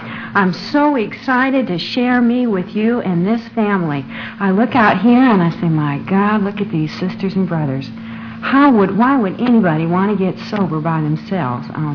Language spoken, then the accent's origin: English; Glendale, California, United States; now in Tampa, United States; I'm really from Glendale, California. I got sober there, but I live in Tampa, Florida now.